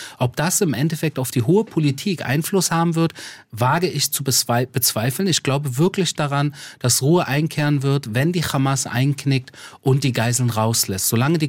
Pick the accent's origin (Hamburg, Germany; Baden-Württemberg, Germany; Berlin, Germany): Berlin, Germany; den Kampf meiner Kindheit und Jugend in Berlin, in Israel, fortführe, weil ich damals als einzelner Jude in Berlin extrem angefeindet wurde